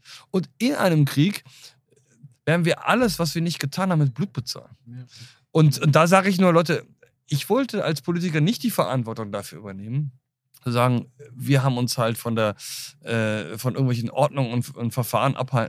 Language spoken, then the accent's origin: German; United Kingdom; naja, ich komme aus Großbritannien, da heißt es aber so